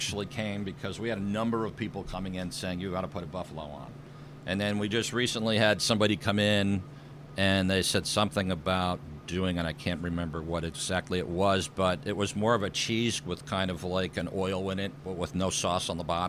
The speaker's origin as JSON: {"language": "English", "town": "Stratford", "region": "Connecticut", "country": "United States", "tie": "born or raised there", "said": "Family from Sicily on my grandma's side. We grew up in the Stratford area."}